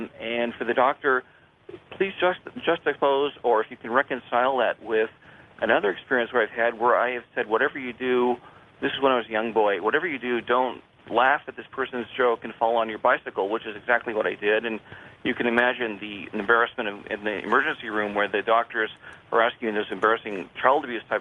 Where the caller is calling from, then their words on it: Westlake Village, California, United States; I'm calling from Westlake Village, California